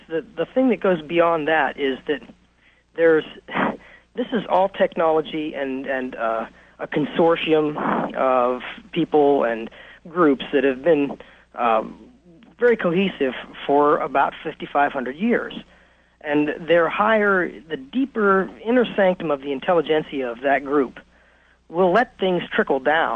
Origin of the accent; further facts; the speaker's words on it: Pennsylvania, United States; Hey, Art. I'm from Pennsylvania.